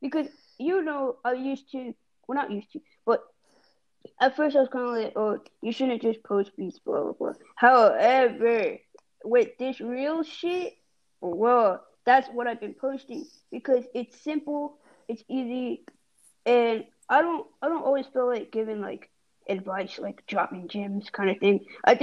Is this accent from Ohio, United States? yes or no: yes; Ohio, United States; born there; Hey, I was born in Ohio.